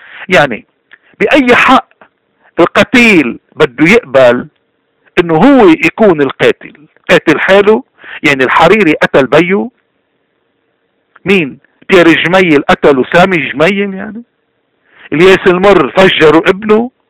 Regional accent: Lebanon; اذا نحن كلبنانيين بدنا يكون عنا لبنان اولا

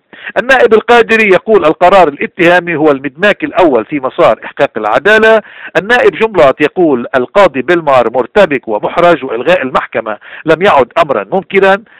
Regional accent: Lebanon; now in Canada; ما نحن موجودين بكندا ونحن لبنانية، وموجودين بكل أنحاء العالم ونحمل جنسيات ونحن لبنانيين، ومنفاخر بلبنانيتنا،

